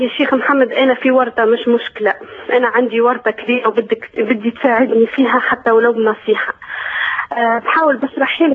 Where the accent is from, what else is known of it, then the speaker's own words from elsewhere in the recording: Tunisia; أنا تونسية يعني، في إحنا في تونس ما عنيش يعني هال